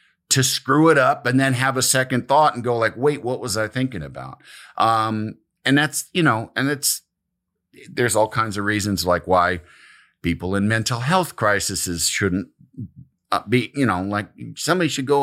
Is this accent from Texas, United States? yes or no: no; Michigan, United States; born there; A Midwesterner. I am very much a Midwesterner. I was born in Michigan because my dad, who is from Illinois, my mom and dad are both from Illinois, but he was getting his degree.